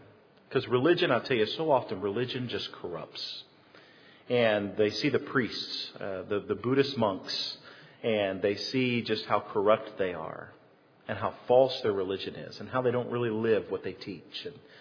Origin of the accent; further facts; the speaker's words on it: Indiana, United States; We're from Indiana and en route to Thailand